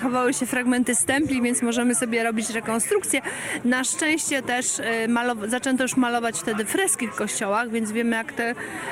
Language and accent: Polish; Milanówek, Masovian Voivodeship, Poland; ja jestem akurat z Milanówka